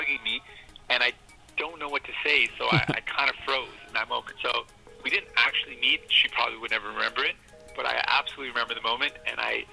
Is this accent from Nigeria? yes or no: no; Toronto, Ontario, Canada; born there; And so I was born in Toronto